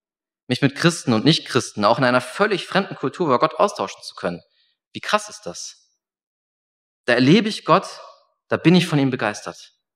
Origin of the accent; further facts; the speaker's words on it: Celle, Lower Saxony, Germany; Ich hatte in meiner Heimatstadt in Celle einen Hauskreis